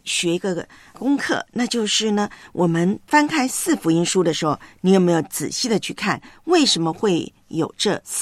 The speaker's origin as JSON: {"language": "Chinese", "town": "Hualien", "region": "Hualien County", "country": "Taiwan", "tie": "born or raised there", "said": "在我的老家呢，台湾东部花莲那块"}